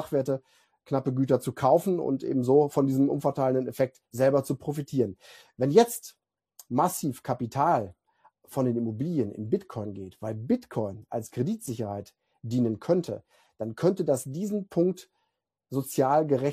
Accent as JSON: {"language": "German", "country": "Austria", "said": "ich bin kein Freund von Statistiken als Österreicher"}